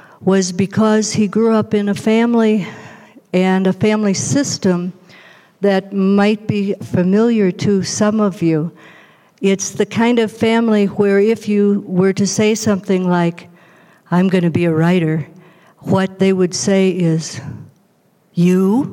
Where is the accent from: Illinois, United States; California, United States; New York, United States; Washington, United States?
Illinois, United States; Libertyville; I grew up in Libertyville, Illinois. We had one movie theater. It played Walt Disney movies. You had to sneak over to Lake Forest to see B movies.